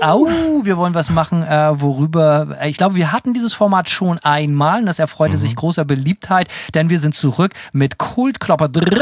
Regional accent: Germany; Auch da haben wir als Deutsche natürlich Hornhaut und sind abgehärtet.

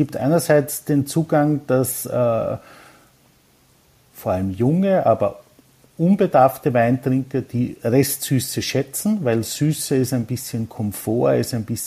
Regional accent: Burgenland, Austria; als Burgenländer bin ich damals bei meinen Praktikas im Service in Kontakt mit den Süßweinen von Kracher gekommen

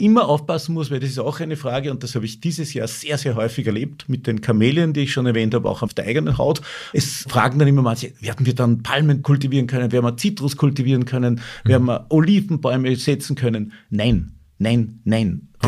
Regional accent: Upper Austria, Austria; Ich komme aus dem Salzkammergut. Attersee war immer so ein typisches Gebiet, wo man gesagt hat, im Salzkammergut regnet es immer.

